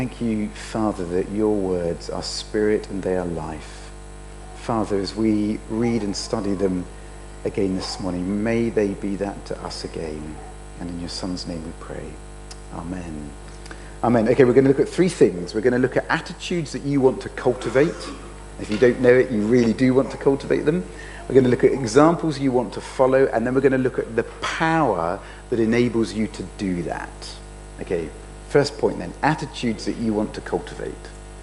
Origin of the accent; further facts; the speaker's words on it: Bognor Regis, South East England, United Kingdom; Or visit my hometown of Bognor Regis, which might also bring death on pretty quickly.